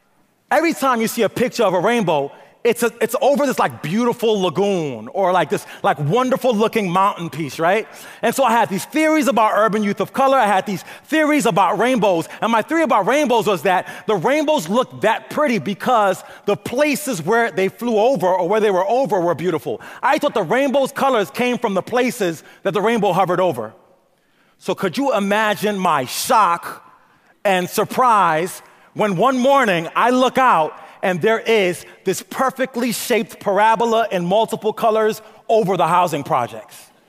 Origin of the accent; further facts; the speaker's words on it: Brooklyn, New York, United States; also born or lived in Bronx, United States; So I grew up in Brooklyn and the Bronx, New York. You know, cars playing hip-hop driving by were my lullabies.